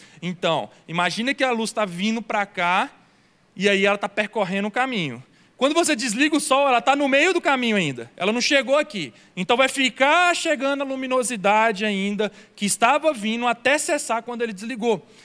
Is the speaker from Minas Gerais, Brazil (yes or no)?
yes; Governador Valadares, Minas Gerais, Brazil; Eu sou mineiro. Eu venho de Governador Valadares.